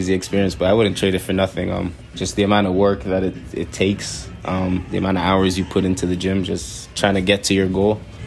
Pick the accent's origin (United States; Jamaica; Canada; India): Canada; Toronto, Ontario; growing up in Rexdale, just a very community-like thing. Everyone was just, you know, I lived in a complex housing, so all my neighbors were like family to me.